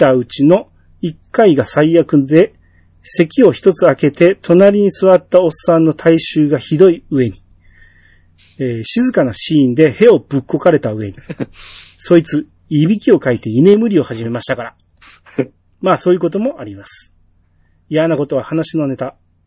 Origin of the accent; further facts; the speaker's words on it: Chiba, Japan; 私の地元では千葉県知事が SNS で映画を家族で見に行ったことを話されていました。